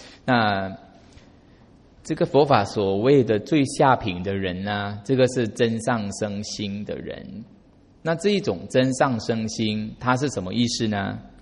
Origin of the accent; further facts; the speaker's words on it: Malaysia; 我们是客家人，我妈妈是客家人，那我们在马来西亚过年